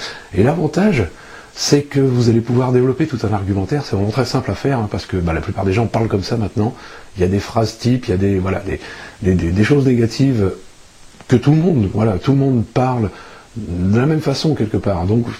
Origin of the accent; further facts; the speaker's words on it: France; je peux me permettre d'en parler parce que je suis français, je vis en France